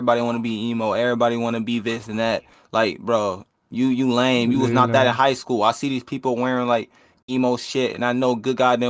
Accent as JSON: {"language": "English", "town": "Detroit", "region": "Michigan", "country": "United States", "said": "I am from Detroit, Michigan."}